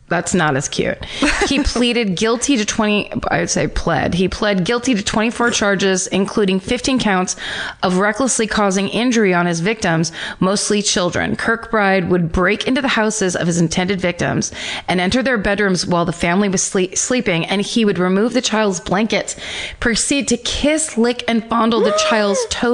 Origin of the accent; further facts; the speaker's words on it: Bendigo, Victoria, Australia; I grew up in Bendigo, a regional country town near Melbourne, Australia. In 1996, when I was 11